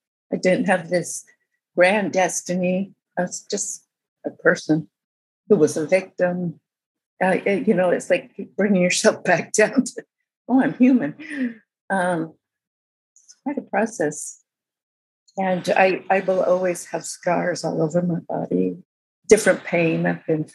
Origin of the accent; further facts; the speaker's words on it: California, United States; I thought I knew about cults. I grew up outside of Berkeley.